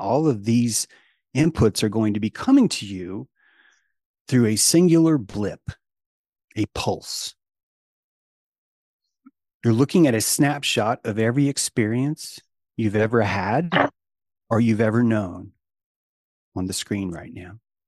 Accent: United States; I'm an American philosopher and practicing sophist.

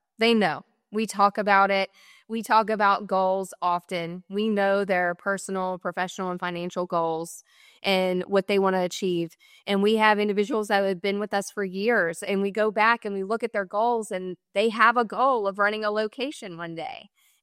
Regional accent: South Boston, Virginia, United States; we grew up in South Boston, Virginia. And so we came into an area where a lot of people knew who we were already.

